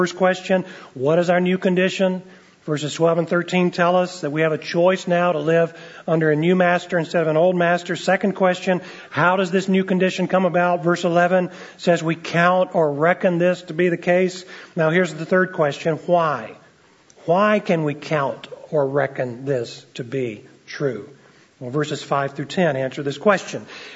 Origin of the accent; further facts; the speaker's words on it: Montgomery, Alabama, United States; when I must have been about 5 years old or so, growing up in Montgomery, Alabama, and my dad would take us down to the YMCA outdoor swimming pool